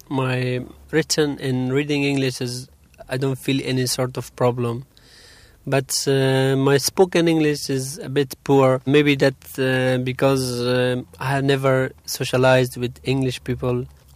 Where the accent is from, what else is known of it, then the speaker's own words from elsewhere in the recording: Afghanistan; English is a second language; now in United Kingdom; I'm from Afghanistan. I have been living in United Kingdom for the last 3 years.